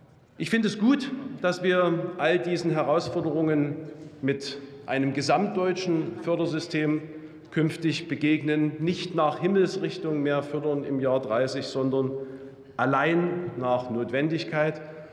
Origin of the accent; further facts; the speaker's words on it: Saxony, Germany; haben mein Heimatbundesland Sachsen und Brandenburg zum Saarland aufgeschlossen